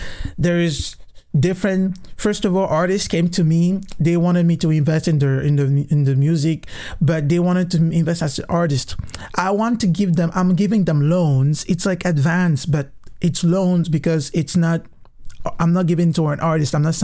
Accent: Cameroon; And it's working perfectly good in my home country in Cameroon

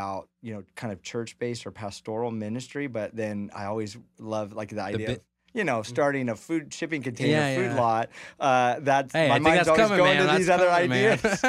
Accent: El Nido, California, United States; I grew up in El Nido. And you know, growing up, it took 20 minutes to 30 minutes to get anywhere that I wanted to go.

